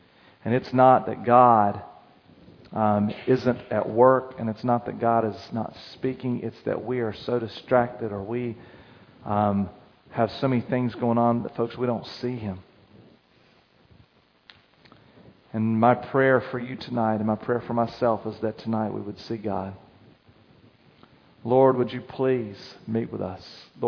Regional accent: North Carolina, United States; also born or lived in Tennessee; I grew up in North Carolina and we have some beautiful bumps that we call mountains, called the Smokies, right? You know, I actually was born in Tennessee.

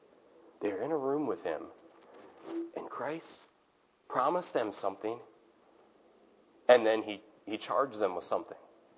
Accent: South Bend, Indiana, United States; That's true of my hometown in South Bend, Indiana

